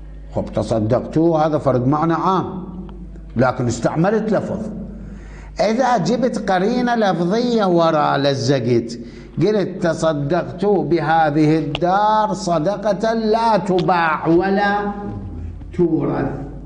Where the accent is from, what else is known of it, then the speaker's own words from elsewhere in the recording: Iraq; آه احنا كان عندنا بالعراق نقول جنسية عثمانية